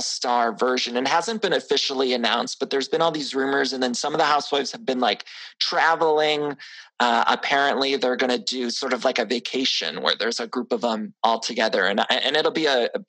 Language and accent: English; Ohio, United States; for a kid like me in Ohio, I grew up outside of Cleveland.